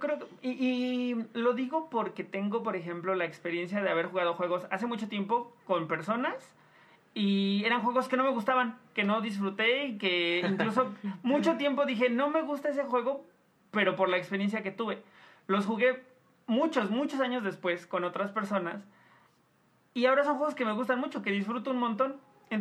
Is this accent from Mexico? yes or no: yes; Mexico; es algo que a todos como mexicanos nos pasó